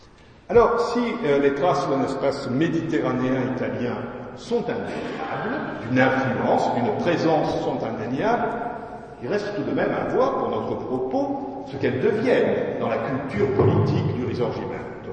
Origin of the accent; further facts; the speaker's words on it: Provence-Alpes-Côte d'Azur, France; Ça me fait plaisir parce que je suis provençal, pas le seul dans cette salle